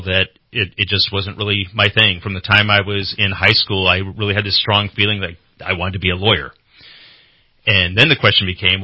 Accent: Columbus, Montana, United States; So I am from Montana. I was born and raised in Columbus, Montana.

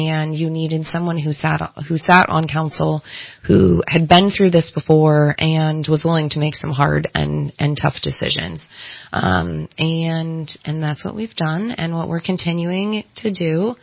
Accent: California, United States; And I am from here. I was born in Yuba City. I was about 6 months old or so when my parents moved up here. Mm-hmm. And I grew up here

